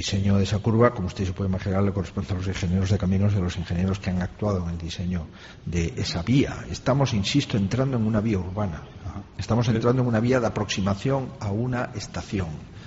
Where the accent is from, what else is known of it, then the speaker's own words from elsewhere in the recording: Ourense, Galicia, Spain; Yo te agradezco mucho porque soy de Orense y te agradezco esa diferenciación. Por lo tanto, los gallegos cometemos siempre algunos errores